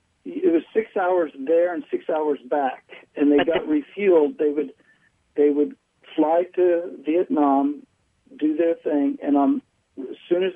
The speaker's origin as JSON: {"language": "English", "country": "United States", "tie": "born there", "said": "I said, well, I was born in the United States. Of course I was a Christian."}